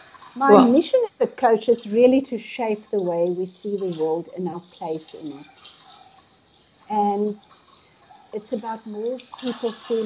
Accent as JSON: {"language": "English", "town": "Pretoria", "region": "Gauteng", "country": "South Africa", "said": "I am from Pretoria"}